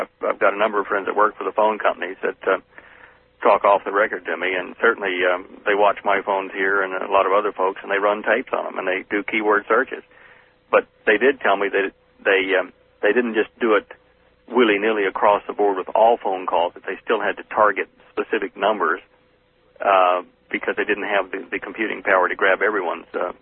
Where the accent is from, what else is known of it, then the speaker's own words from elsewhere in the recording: Texas, United States; now in Western Australia, Australia; Yeah, well, I call myself a West Australian Texan.